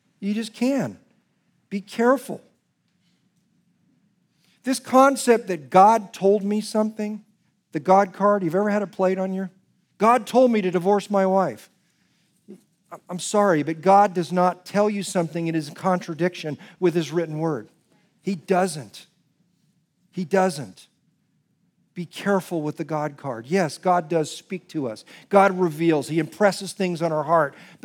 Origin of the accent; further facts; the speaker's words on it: Palo Alto, California, United States; born there; I was born in Palo Alto, California, August 16th, 1959, at approximately 8 p.m. in the evening